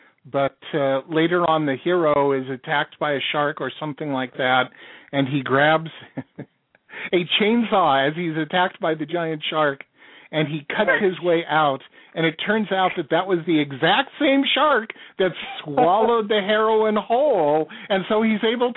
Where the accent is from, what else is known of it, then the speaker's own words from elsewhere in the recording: California, United States; No. I also grew up in Southern California, so.